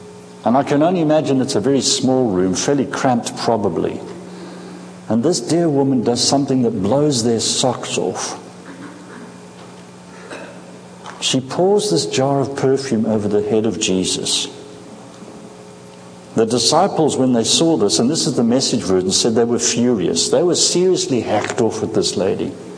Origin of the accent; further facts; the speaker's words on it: Scotland, United Kingdom; born there; also born or lived in Africa; I was born in Scotland and grew up in Africa